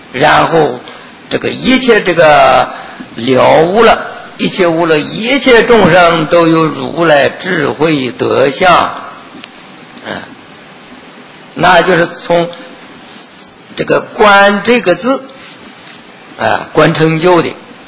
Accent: China; 别说我们中国人不懂啊

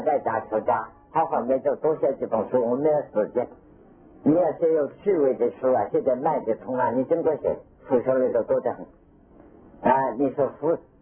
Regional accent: China; 我们中国人讲三十三天，三十三天是一代天的一个终生而已

